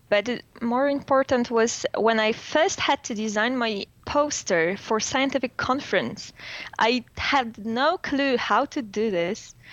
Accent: Warsaw, Masovian Voivodeship, Poland; English is a second language; from Warsaw.

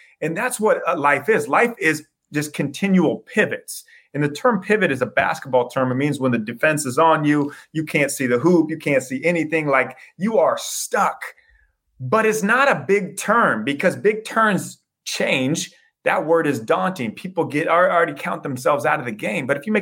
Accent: Iowa, United States; So I grew up in the middle of nowhere cornfields of Iowa.

